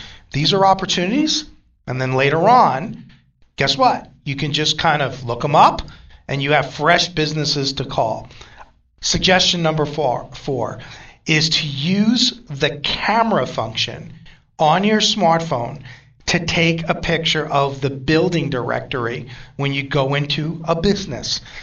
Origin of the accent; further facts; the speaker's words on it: New York, United States; accent: New York; And being with my New York accent, right, I mean, it kind of has a whole different meaning where I come from, a drive-by.